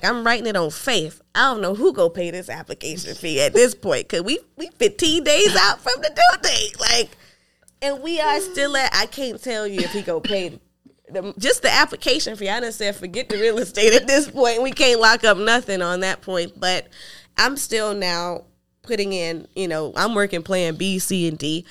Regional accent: Miami, Florida, United States; Oh, I got what? I'm from Miami.

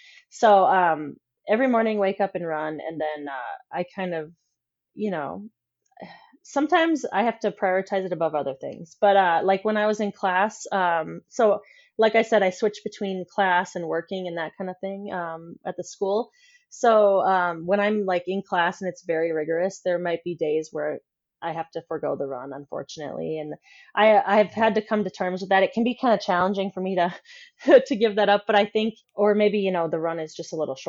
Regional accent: West Fargo, North Dakota, United States; I'm from West Fargo. But yeah, my boyfriend makes fun of me because my accent will come out. But yes, I'm from North Dakota

